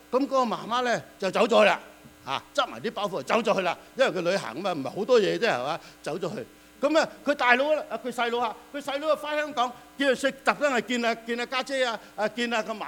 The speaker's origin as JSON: {"language": "Cantonese", "country": "China", "said": "我哋中國人有一句説話咩啊？"}